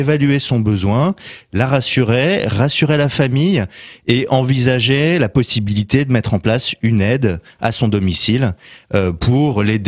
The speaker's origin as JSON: {"language": "French", "town": "Enghien-les-Bains", "region": "Île-de-France", "country": "France", "tie": "born or raised there", "said": "je suis originaire d'Enghien-les-Bains, j'ai grandi à Enghien-les-Bains et donc c'était important pour moi aussi de revenir ici."}